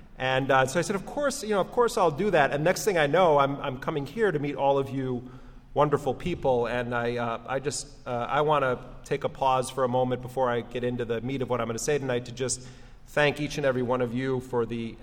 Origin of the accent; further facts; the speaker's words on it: Milwaukee, Wisconsin, United States; We grew up in Milwaukee, Wisconsin, and we went to a small Catholic grade school called St. Rose of Lima